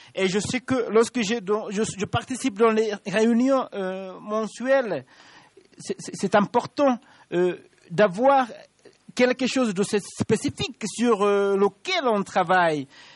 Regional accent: United States; French is a second language; moved away; je viens des États-Unis, mais j'ai fait plus de 30 ans de travail ici en Afrique

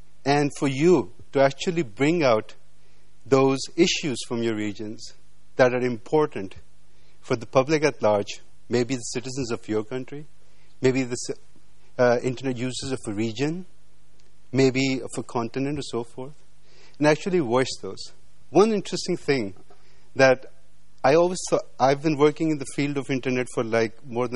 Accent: Pakistan; and I'm from Pakistan.

